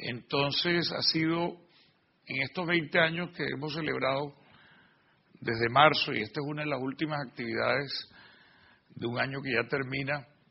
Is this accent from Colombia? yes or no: yes; Colombia; una invitación también como colombiano a que nos encontremos el año entrante en mi país